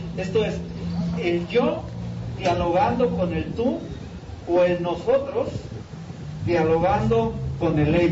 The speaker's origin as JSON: {"language": "Spanish", "country": "Mexico"}